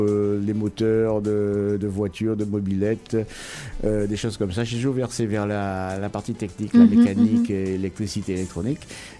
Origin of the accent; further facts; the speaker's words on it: Guadeloupe, France; Et j'ai été pris en tant que Guadeloupéen.